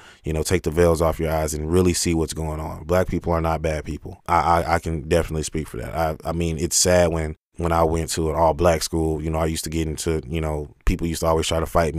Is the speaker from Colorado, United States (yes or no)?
no; Houston, Texas, United States; I am a 26-year-old African-American male. I am from Houston, Texas, and I still reside here.